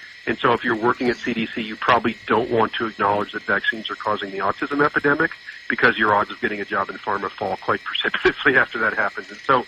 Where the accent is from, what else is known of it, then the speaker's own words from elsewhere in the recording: United States; I mean, I grew up in the United States in the 70s and 80s